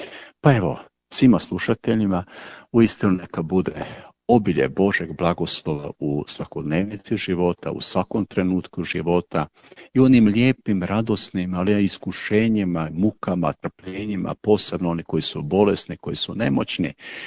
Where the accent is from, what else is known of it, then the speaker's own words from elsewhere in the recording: Molve, Koprivnica-Križevci County, Croatia; sam rođen evo u Molvama, tu sam kršten u svetištu Blažene Djevice Marije, kao dijete odrastao tu pod njezinim okriljem.